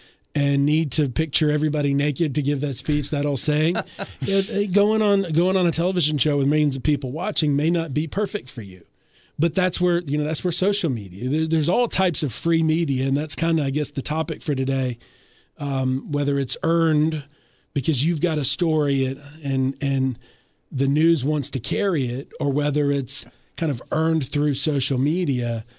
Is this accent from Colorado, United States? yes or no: no; Alabama, United States; I joke to some people that little do people know that I'm an introvert from Alabama, you know?